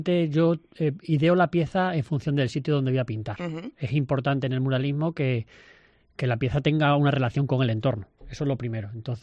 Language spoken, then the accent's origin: Spanish; Plasencia, Extremadura, Spain; como placentino y como extremeño